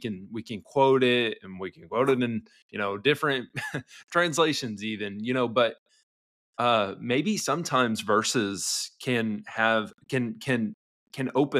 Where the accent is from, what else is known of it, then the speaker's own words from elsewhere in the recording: United States; We're in 2024. I'm an American.